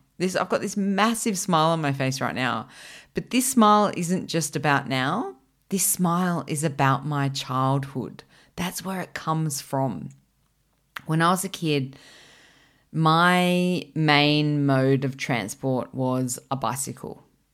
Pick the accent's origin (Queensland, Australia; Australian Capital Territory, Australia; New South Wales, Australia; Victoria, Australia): Australian Capital Territory, Australia; Canberra; I grew up in Canberra, which is, you know, the capital of Australia. And it's a beautiful, it's a planned city. So it's really pretty and well laid out, and it has incredible bicycle paths.